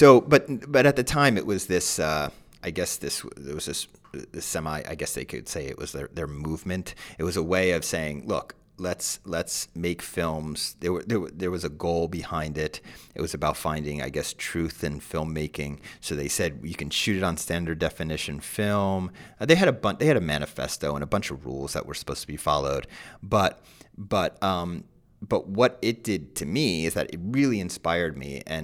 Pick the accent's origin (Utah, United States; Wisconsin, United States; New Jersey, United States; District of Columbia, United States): New Jersey, United States; I'm also from Jersey.